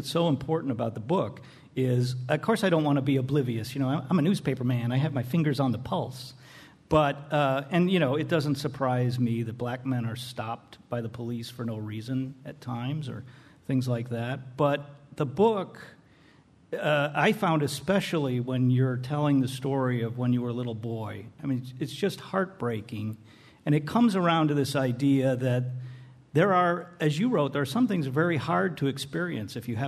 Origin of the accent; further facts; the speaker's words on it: Illinois, United States; I grew up in the Chicago suburbs, so I'm somewhat familiar with the process.